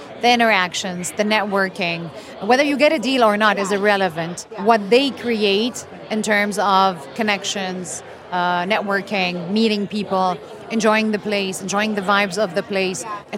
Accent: Italy; now in Chicago, United States; I'm from Preciso and I'm all the way in Chicago from Italy.

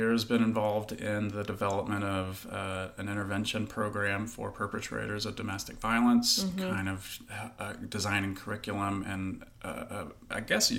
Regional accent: Kentucky, United States; even though I grew up in Eastern Kentucky, I've lived in Kentucky nearly my whole life, and it's a really white place here.

